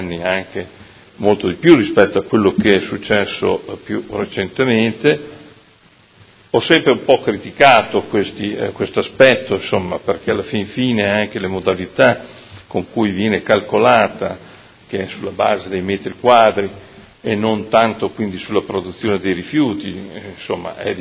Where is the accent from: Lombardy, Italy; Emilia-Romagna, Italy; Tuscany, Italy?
Emilia-Romagna, Italy; Modena; visto che io sono nato a Modena e ho vissuto a Modena da sempre